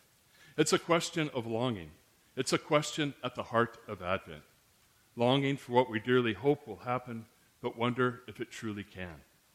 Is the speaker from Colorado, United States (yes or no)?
yes; Colorado, United States; As you may know, I grew up in Colorado, so I kind of inherited being a Denver Broncos fan